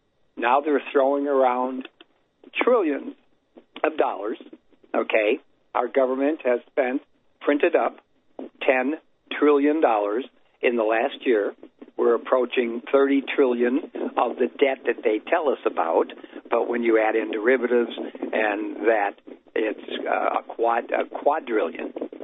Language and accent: English; Chicago, Illinois, United States; moved away; I was born and raised in Chicago. Escaped Chicago, one of the worst communist states now, 32 years ago.